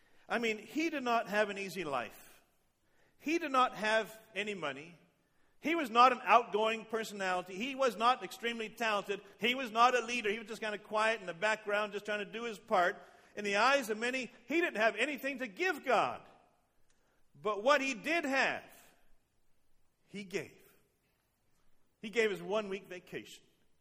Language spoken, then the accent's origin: English; Canada; also born or lived in Texas; I grew up in Canada, if you didn't know that. I went to school down in Texas for a while, in the States. Went back to Canada to pastor.